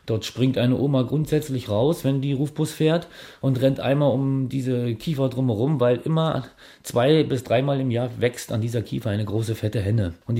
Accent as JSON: {"language": "German", "town": "Hardenbeck", "region": "Brandenburg", "country": "Germany", "tie": "born or raised there", "said": "Hardenbeck, das Nachbardorf hier."}